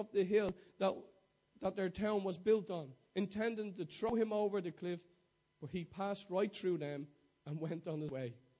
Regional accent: Dublin, Leinster, Ireland; in my hometown. I'd like it to be in Dolphin's Barn, in the flats, where all the visions and dreams that God has given me

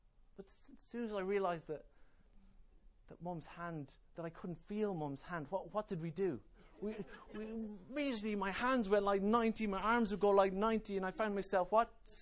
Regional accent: Kildare, Ireland; I grew up on the Curragh Camp, which is obviously in County Kildare.

